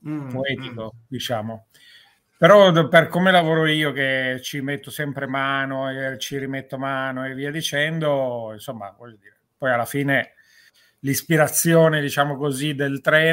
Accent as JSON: {"language": "Italian", "region": "Basilicata", "country": "Italy", "said": "Io sono lucano, mi piace agire alla luce del sole"}